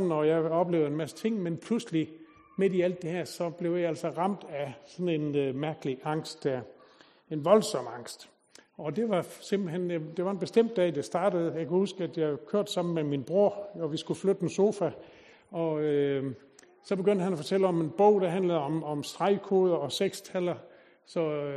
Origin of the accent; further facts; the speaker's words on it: Als, Region of Southern Denmark, Denmark; born there; Jeg var født ned på Als i Sønderjylland